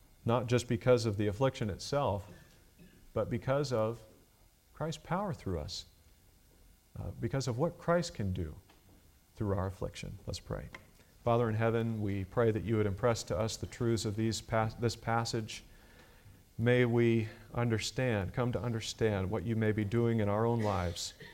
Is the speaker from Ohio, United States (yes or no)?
yes; Ohio, United States; If you go up to Lake Erie, I grew up some near Lake Erie